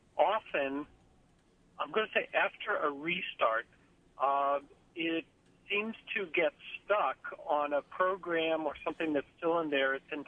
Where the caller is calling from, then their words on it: Fairport, United States; I'm calling from Fairport.